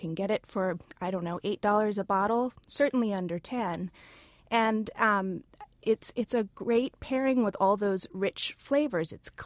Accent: California, United States; Well, you know, I grew up in Napa Valley, so my family has very strong opinions about American wines on the table

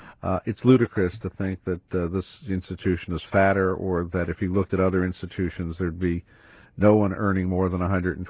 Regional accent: Texas, United States; So that is my background. I came from Texas

